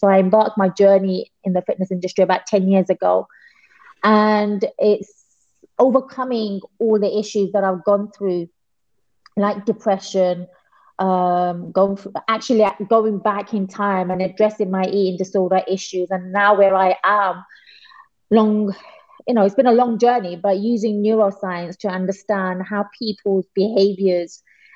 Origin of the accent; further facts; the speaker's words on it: London, United Kingdom; We grew up in East London. It's like, I don't know how I can compare it, like Brooklyn maybe. You know, grew up in, it's the equivalent of hood, but not so rough.